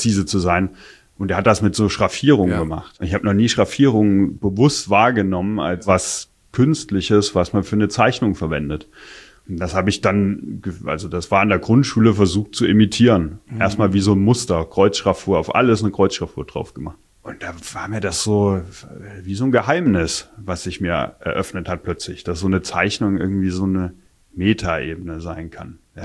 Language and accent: German; Meissen, Saxony, Germany; Ich bin gebürtig aus Meißen. Und Meißen ist die Porzellanstadt der ehemaligen DDR.